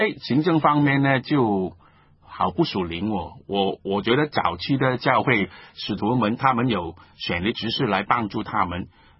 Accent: Guangdong, China; 啊，我们广东人说穿你们

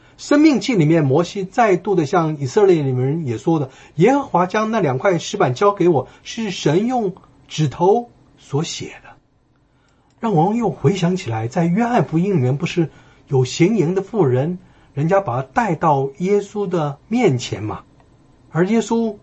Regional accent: China; 我们中国人最喜欢吃烤乳猪，西方人最喜欢吃血淋淋的牛排，

